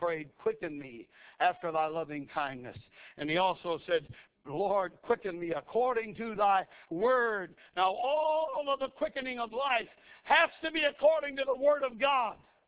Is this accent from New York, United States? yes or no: no; Missouri, United States; But I've not seen any of it, and I'm from Missouri, and I want to see it.